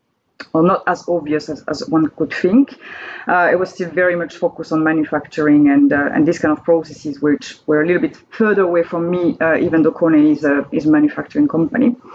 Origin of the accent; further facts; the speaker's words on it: Périgueux, Nouvelle-Aquitaine, France; English is a second language; moved away; Quite close to Bordeaux. It's in the southwest, wine region for those who like to drink red wine. So a small town called Périgueux.